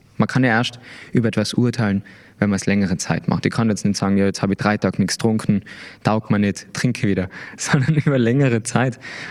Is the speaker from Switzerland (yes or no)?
no; Tyrol, Austria; als Tiroler